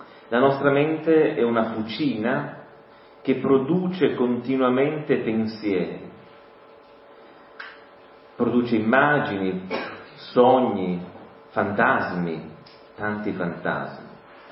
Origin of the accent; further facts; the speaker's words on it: Turin, Piedmont, Italy; io sono di Torino e quindi sono veramente contento di essere presente anche in questa comunità